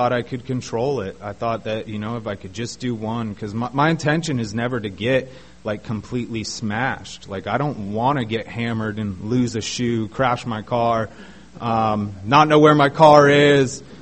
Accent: San Diego, California, United States; growing up, I grew up here in San Diego, nice, real nice home, two loving parents.

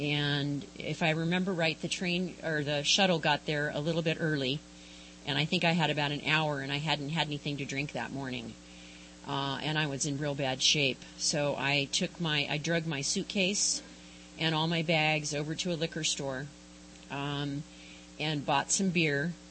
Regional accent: San Diego, California, United States; I was born and raised in San Diego, the youngest of four kids, and I'm the only girl, and I'm the baby, so I may have been a little bit spoiled.

